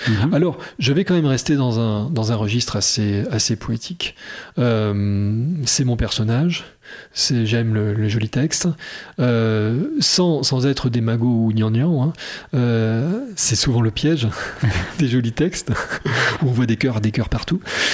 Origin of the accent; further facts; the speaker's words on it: Bordeaux, Nouvelle-Aquitaine, France; now in Poitiers, France; je ne suis pas de Poitiers au début. Ouais. J'habitais Bordeaux. Voilà, j'ai grandi à Bordeaux. Donc effectivement, j'ai des attaches là-bas.